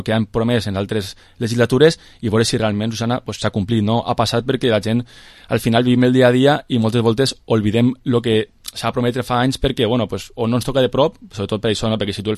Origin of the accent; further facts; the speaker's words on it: Villarreal, Valencian Community, Spain; m'agrada molt el meu poble i sobretot pues, també m'agradaria estar al dia perquè crec que la meva generació, per exemple, els meus amics no estan al dia, no?, de lo que passa en la política de Villarreal.